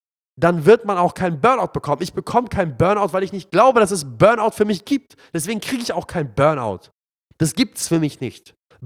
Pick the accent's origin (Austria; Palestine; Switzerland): Palestine; now in Hamburg, Germany; Fahr mal in mein Heimatland, Palästina, und kämpf mal für die Freiheit.